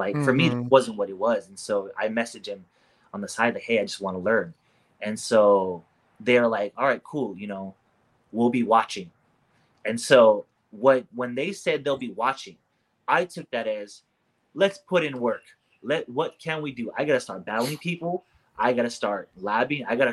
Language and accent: English; Hawaii, United States; I'm from Hawaii. I just wanna learn.